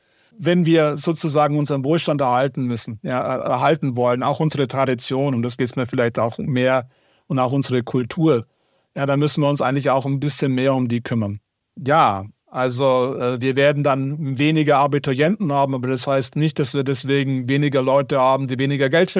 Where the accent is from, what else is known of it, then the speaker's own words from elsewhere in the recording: Bavaria, Germany; Ich komme ja aus Bayern, aus dem Süden oder so.